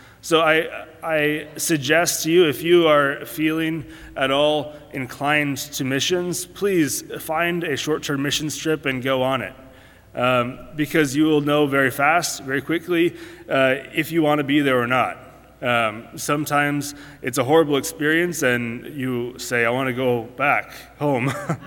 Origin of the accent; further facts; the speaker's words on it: Oregon, United States; I'm from Oregon, by the way. So we had a lot of horse camps out there that we went and helped out.